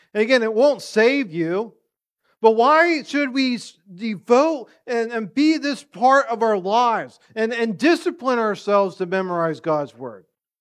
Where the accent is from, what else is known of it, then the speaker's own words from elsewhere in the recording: Pennsylvania, United States; also born or lived in Colorado; I was born in Colorado, one of those random facts. Lived out there for 2 years until I was 2 years old and moved back to Pennsylvania.